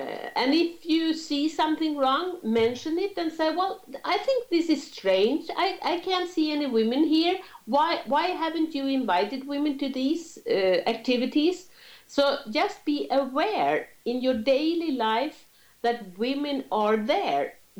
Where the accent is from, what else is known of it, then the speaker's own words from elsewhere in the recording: Sweden; we start in Sweden because I was from Sweden